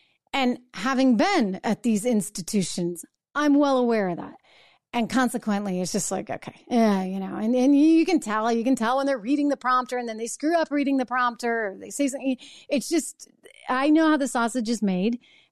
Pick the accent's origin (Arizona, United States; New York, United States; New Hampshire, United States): New Hampshire, United States; the state that I grew up in New Hampshire